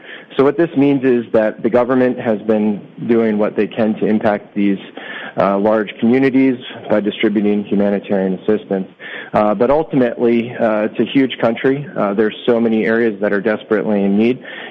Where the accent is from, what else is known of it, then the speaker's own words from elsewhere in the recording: New Jersey, United States; I'm from New Jersey originally, but so living across in PA, that's where we're from.